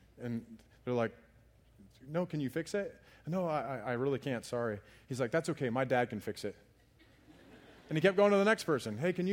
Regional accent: Alaska, United States; I grew up in Alaska, y'all, so I don't know why I'm saying y'all, but I grew up in Alaska

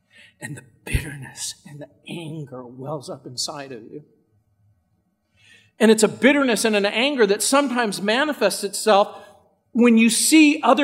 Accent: New Orleans, Louisiana, United States; born there; I was born in New Orleans, Louisiana. My father was from Sicily. My father and my grandfather came here after World War II. My mother was descended from Hungarian Jews.

